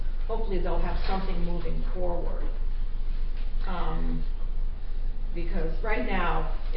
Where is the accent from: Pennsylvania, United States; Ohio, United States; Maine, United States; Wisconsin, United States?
Maine, United States; Portland; I'm here from Portland, Maine.